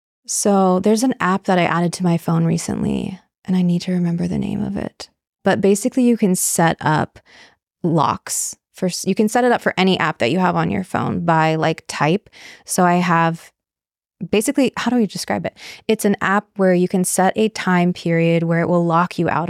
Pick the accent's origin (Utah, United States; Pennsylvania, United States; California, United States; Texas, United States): California, United States; So I grew up in California, short story. Grew up in California and I did acting and modeling when I was young.